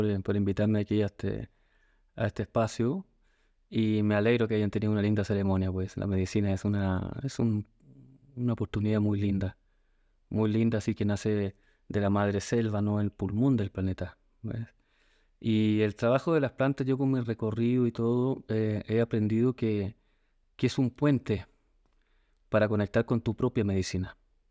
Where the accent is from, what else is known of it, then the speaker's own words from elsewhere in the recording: Santiago, Santiago Metropolitan, Chile; born there; Nací en Santiago de Chile, la capital.